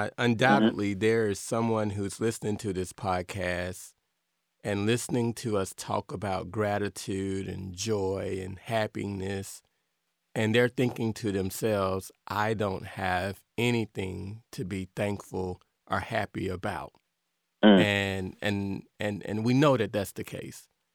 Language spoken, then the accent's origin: English; the South, United States; And I grew up, I'm originally from the South, and mm-hmm, I grew up in a culture where we visited our family on Sunday afternoons.